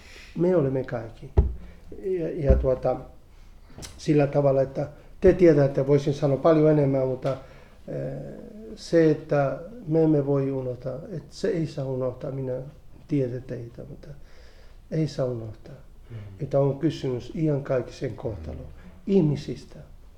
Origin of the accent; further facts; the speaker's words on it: Spain; Finnish is a second language; Siellä oli venäläisiä, ja minä olin espanjalainen